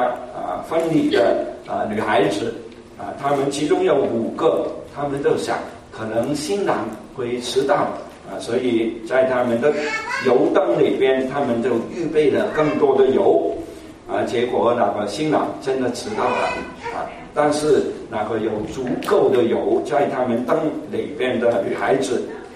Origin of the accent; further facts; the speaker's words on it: China; 我们中国人常常讲两句话